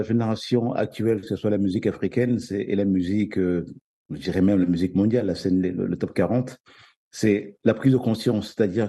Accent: Kinshasa, DR Congo; et bien sûr ma terre natale, Kinshasa

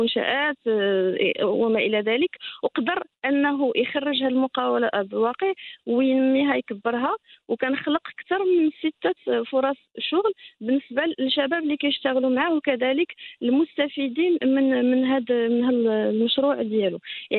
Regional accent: Morocco; خصوصا عندنا في المغرب

